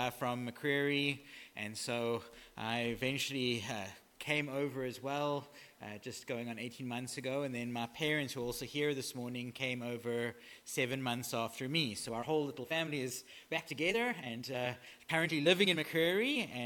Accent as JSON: {"language": "English", "country": "South Africa", "moved": "as an adult", "lives_now": "Canada", "said": "As you heard, I'm from South Africa. I've been in Canada just coming up for 18 months, so still pretty new to everything"}